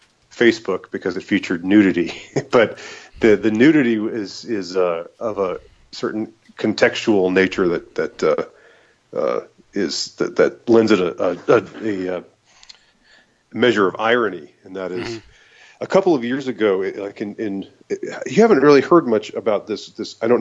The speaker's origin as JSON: {"language": "English", "town": "Atlanta", "region": "Georgia", "country": "United States", "tie": "born or raised there", "lives_now": "Savannah, United States", "said": "I live in Georgia. I grew up in Atlanta. I live in Savannah now."}